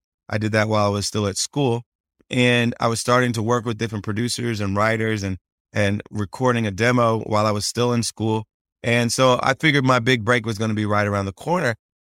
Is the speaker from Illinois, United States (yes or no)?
no; Ohio, United States; I had played and sang a lot growing up in Ohio, played in church a lot.